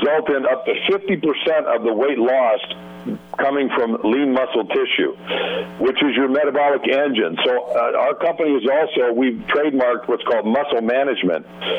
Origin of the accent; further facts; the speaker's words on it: Minnesota, United States; growing up in the Midwest in Minnesota myself